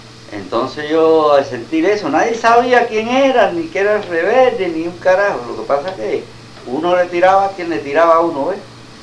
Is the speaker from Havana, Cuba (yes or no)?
yes; Havana, Cuba; No, yo soy natural de La Habana.